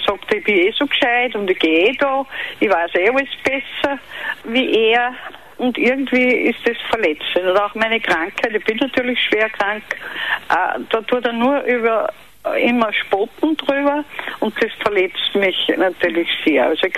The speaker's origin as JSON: {"language": "German", "country": "Austria", "said": "Wo gibt es zum Beispiel ein schönes Seminar für Ehepaare da bei uns in Österreich?"}